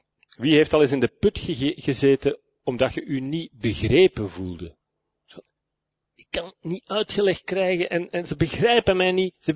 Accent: Herentals, Antwerp, Belgium; Ik ben van Hertals, ik ben van Hertals, moet ik zeggen. En ik ben hier al lang weg

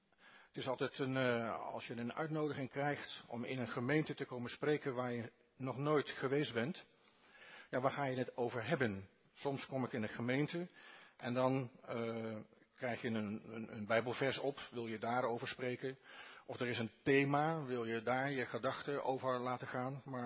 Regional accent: Netherlands; now in Belgium; Toen we hier naar België kwamen, waren we echt, u zult het aan mijn accent natuurlijk direct wel horen, ik kom van boven de grens.

